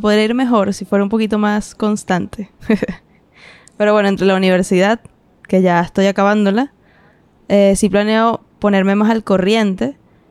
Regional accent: Cagua, Aragua, Venezuela; moved away as an adult; now in Caracas, Venezuela; cuando yo me mudé a Caracas, porque soy de Aragua, de Cagua

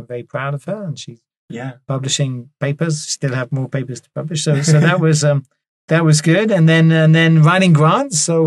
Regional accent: France; accent: French; English is a second language; So I was on French radio with my humble French accent

